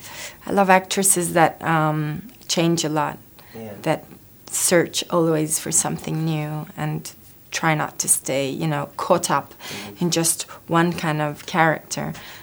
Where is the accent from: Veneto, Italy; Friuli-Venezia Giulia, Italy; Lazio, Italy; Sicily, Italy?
Lazio, Italy; Rome; I'm from Rome, and I love music too.